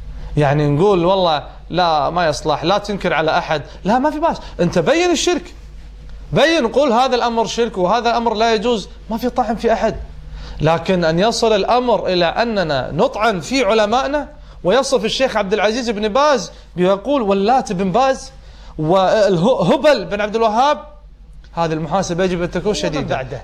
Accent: Kuwait; بلدنا الغالي الكويت الذي تربينا فيه وعشنا فيه

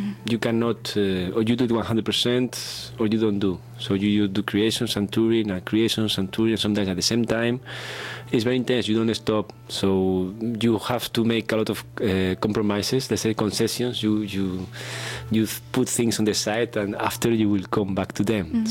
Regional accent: Spain; now in Brussels, Belgium; No, I am, I'm from Spain, but I live in Brussels, in Belgium. So I'm based there.

